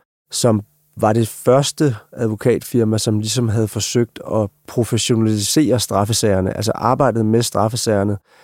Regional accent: Copenhagen, Capital Region of Denmark, Denmark; Og det var fint nok, for jeg er fra København, så jeg ville selvfølgelig gerne tilbage.

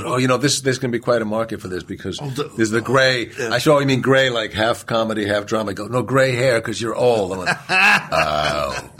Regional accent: New York, United States; And I grew up in New York, and Dublin feels very New York-y to me.

